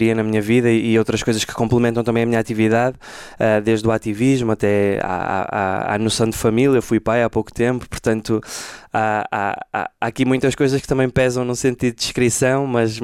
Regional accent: Braga, Norte, Portugal; born there; also born or lived in Lisbon; Portanto, eu nasci aqui em Braga, mas quando fiz 18 anos fui para Lisboa estudar composição.

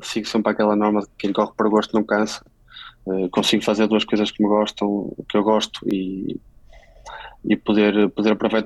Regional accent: Braga, Portugal; moved away as an adult; now in Spain; estudei em Braga, eu sou de Braga, sempre fiz todo o meu percurso em Braga

